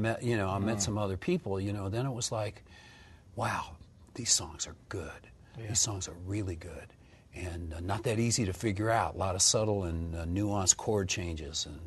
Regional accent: Detroit, Michigan, United States; now in California, United States; When I was growing up in Detroit, you know, the TV was on, the radio was on.

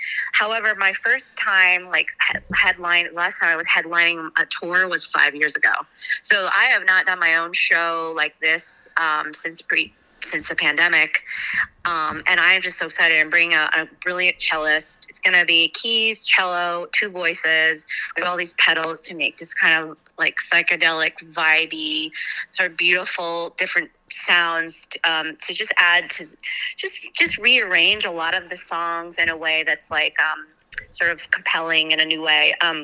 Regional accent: Milford, Pennsylvania, United States; any other kid growing up in Shohola or Berryville or whatever, Milford area, Milford, Pennsylvania, it's like, I love the idea that you actually can, if you have a crazy dream, there's a chance

